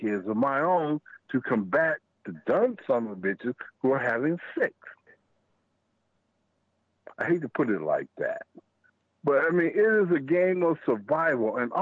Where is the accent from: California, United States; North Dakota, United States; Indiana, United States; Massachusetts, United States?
California, United States; Well, as me being a Californian, we are the what-if state.